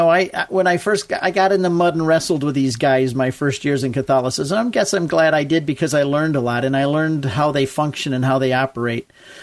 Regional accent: Ann Arbor, Michigan, United States; I'm from Michigan, Jane. I'm speaking to you from Michigan, Ann Arbor, Michigan.

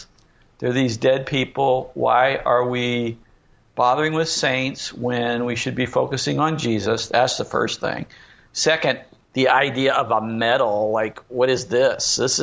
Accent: St. Louis, Missouri, United States; that's really growing up in South St. Louis, Missouri. St. Louis is a very Catholic town.

